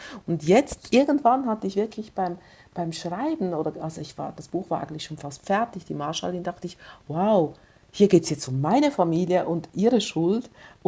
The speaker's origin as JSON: {"language": "German", "country": "Switzerland", "said": "auf die ich als Schweizerin, war das sicher anders, als wenn das jetzt eine Deutsche gewesen wäre"}